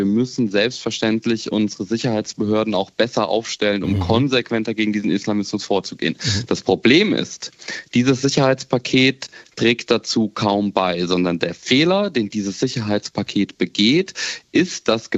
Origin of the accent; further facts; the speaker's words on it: Offenbach, Hesse, Germany; Sie haben es gesagt, ich komme aus Offenbach